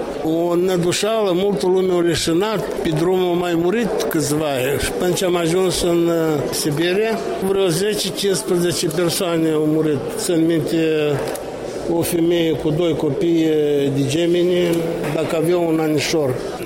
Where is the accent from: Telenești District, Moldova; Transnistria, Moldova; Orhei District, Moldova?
Orhei District, Moldova; now in Chișinău, Moldova; Am repădat satul și am venit din Tăin Orhei, pe urmă în Chișinău ne-am stabilit.